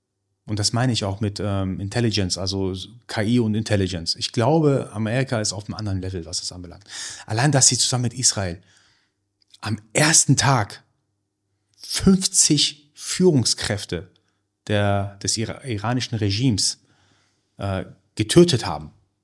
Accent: Iran; Also ich als Iraner

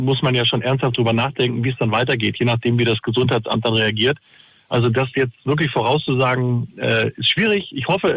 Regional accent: Bielefeld, North Rhine-Westphalia, Germany; Ich bin in Bielefeld und das ist meine Heimatstadt.

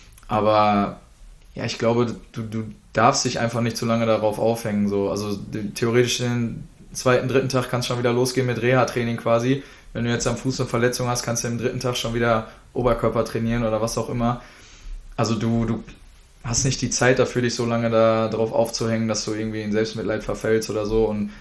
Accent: Dortmund, North Rhine-Westphalia, Germany; Ich komme halt aus Dortmund ursprünglich.

